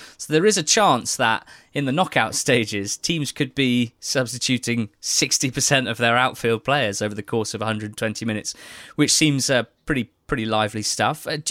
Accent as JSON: {"language": "English", "region": "England", "country": "United Kingdom", "said": "we as English people and England fans were very excited about"}